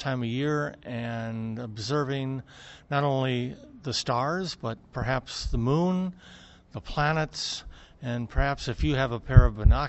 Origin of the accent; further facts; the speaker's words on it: Baton Rouge, Louisiana, United States; I am from Baton Rouge, Louisiana.